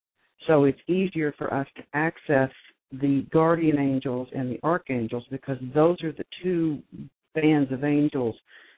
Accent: Oklahoma, United States; Now, I grew up in Oklahoma, so we had a lot of sky and we had a lot of land.

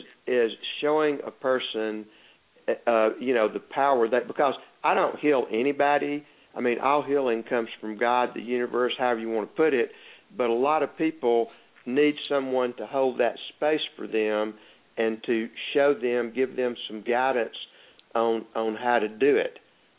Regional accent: the South, United States; accent: Southern; for $20, people can see me on video for 20 minutes, listen to my Southern accent, and maybe get a little healing.

